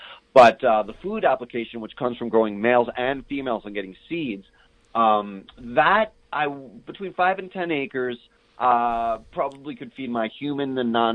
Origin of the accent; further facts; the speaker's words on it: New Mexico, United States; And it only became legal here in my home state of New Mexico last year.